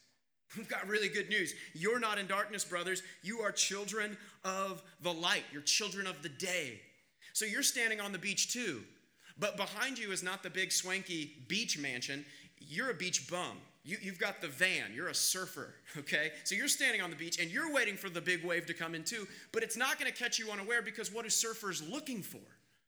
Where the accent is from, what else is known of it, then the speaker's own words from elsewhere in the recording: Kansas, United States; I grew up in Kansas